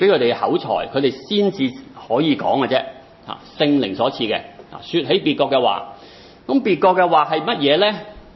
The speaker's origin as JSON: {"language": "Cantonese", "country": "Hong Kong", "said": "我哋香港人嘅母语就系广东话啦"}